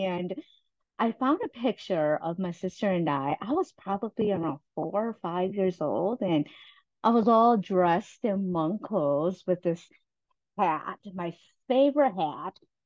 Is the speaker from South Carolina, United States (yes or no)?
no; La Crosse, Wisconsin, United States; I grew up in La Crosse, and there's 8 of us.